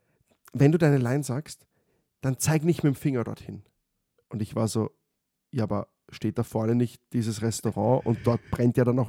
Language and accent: German; Austria; ist der Österreicher, wie man uns halt kennt.